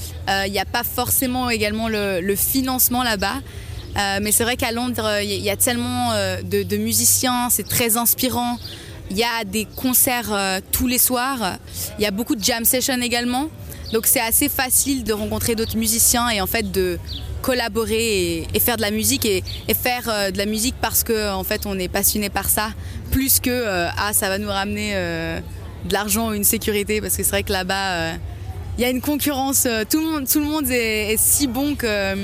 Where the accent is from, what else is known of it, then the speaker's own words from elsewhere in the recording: Montreux, Vaud, Switzerland; Je suis originaire de Montreux. J'ai vraiment grandi, fait toute ma scolarité ici.